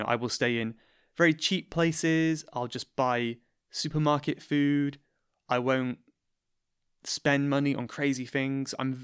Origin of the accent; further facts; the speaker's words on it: South West England, United Kingdom; I am from Cornwall, as many of you might know. And Cornwall is like very rural, it's a countryside.